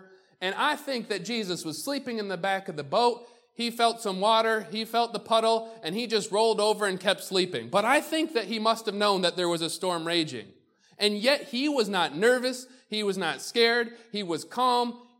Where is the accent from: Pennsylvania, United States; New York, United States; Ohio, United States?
New York, United States; Waterport; I'm just me from Waterport, New York. Nothing good ever came out of Western New York.